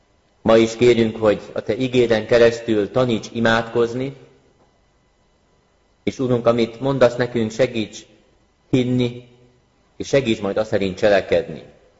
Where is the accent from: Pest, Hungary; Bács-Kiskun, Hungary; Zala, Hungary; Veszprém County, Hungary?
Pest, Hungary; Tápiószőlős; Amúgy pedig Tápió Szőlősről származom, Szegléd mellől egy kis faluból.